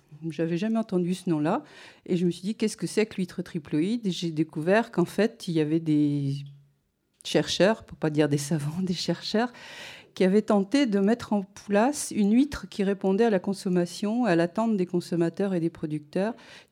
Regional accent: Paris, Île-de-France, France; moi je suis parisienne de plusieurs générations, on a toujours mangé des huîtres dans ma famille en achetant à Paris

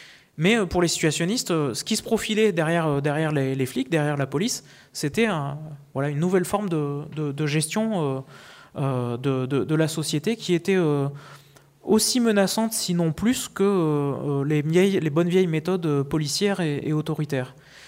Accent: Montpellier, Occitanie, France; Puisque je viens de Montpellier, j'en profite pour glisser cette anecdote.

